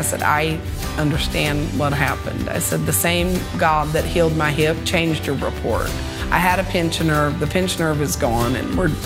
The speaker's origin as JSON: {"language": "English", "region": "Texas", "country": "United States", "said": "I am from Kitty Koy, Texas."}